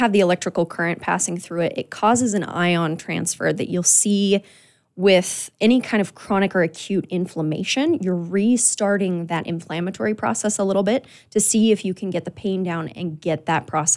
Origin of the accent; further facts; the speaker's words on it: Ogden, Utah, United States; now in Montana, United States; So I grew up in Ogden, Utah, and had family up here and spent a lot of summers kind of traveling back and forth, and eventually made my way here in 2019